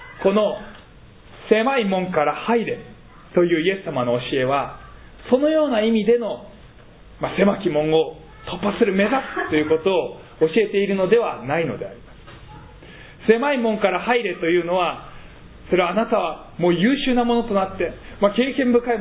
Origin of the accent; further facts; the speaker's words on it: Sendai, Miyagi, Japan; 私はまあ仙台で育っておりまして、その仙台の、まあ、で成長したその家もですね、まさにそのような家だったのであります。兄弟が6人おりまして、まあ、8人家族でもう男ばっかりの